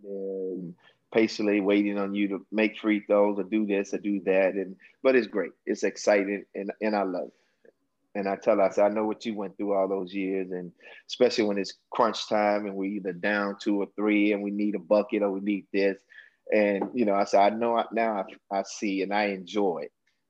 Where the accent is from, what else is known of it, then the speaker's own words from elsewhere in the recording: Aurora, Illinois, United States; one in Aurora, my hometown, and the other one in the South Suburbs.